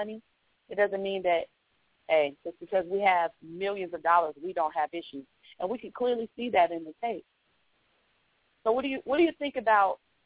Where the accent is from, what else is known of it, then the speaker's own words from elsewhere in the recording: Detroit, Michigan, United States; And I'm from Detroit. So shout out to everybody out there in Detroit doing it.